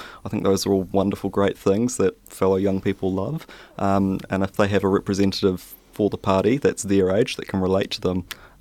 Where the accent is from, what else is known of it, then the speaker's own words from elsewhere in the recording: Invercargill, Southland, New Zealand; moved away as an adult; now in Christchurch, New Zealand; I'm originally from Invercargill, but I moved up here to Christchurch last year to begin my study at the University of Canterbury.